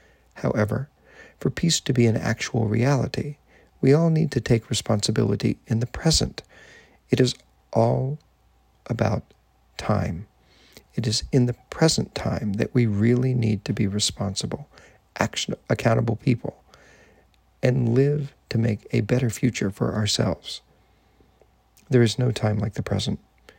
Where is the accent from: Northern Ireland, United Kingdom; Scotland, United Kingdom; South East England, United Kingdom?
Northern Ireland, United Kingdom; I am 16 years old and I am from Northern Ireland.